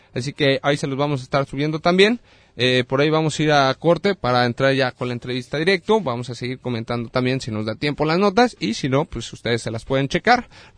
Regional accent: Mexico; enriquecer pues lo que ya tenemos como mexicanos

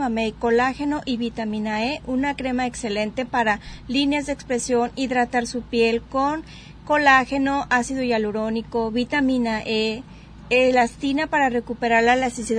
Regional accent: Guadalajara, Jalisco, Mexico; Nosotros somos de Guadalajara

